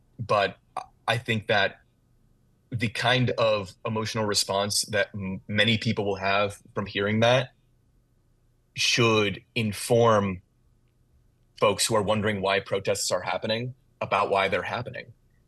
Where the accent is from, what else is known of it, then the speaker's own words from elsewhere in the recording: Florida, United States; I mean, I'm originally from Florida, so very concerning.